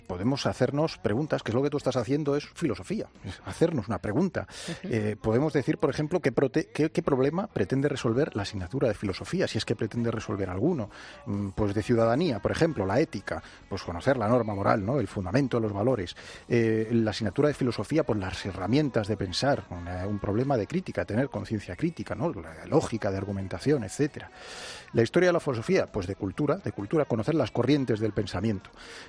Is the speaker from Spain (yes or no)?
yes; Spain; para los que somos, por ejemplo, españoles y además pues no somos judíos